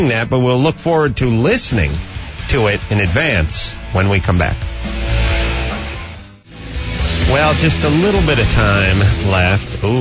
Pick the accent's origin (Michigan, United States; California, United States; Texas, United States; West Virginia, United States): California, United States; I grew up in California, so Jerry, I remember when he was dating Linda Ronstadt.